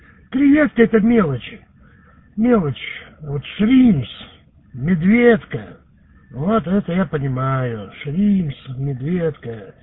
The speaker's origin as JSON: {"language": "Russian", "town": "Chisinau", "region": "Chișinău", "country": "Moldova", "tie": "born or raised there", "said": "поскольку ты знаешь, что я родом из Кишинева"}